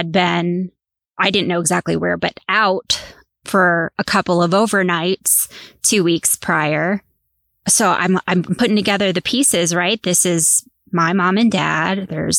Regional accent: Northeast, United States; A lot of years, we would all of us drive to Florida, which I grew up on the Northeast coast. So we're talking a 20-plus-hour drive.

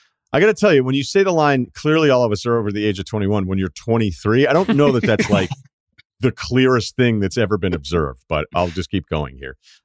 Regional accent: New England, United States; two of my buddies and I went out to a few bars in the town we grew up in New England.

